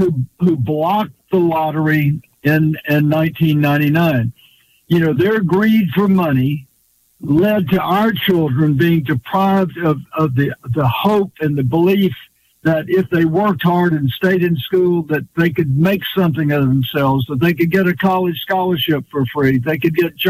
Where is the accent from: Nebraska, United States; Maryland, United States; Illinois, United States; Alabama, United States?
Alabama, United States; Mobile; it's good to talk to my friends in the Gulf Coast area of Mobile, my hometown, and it's good to be back with you.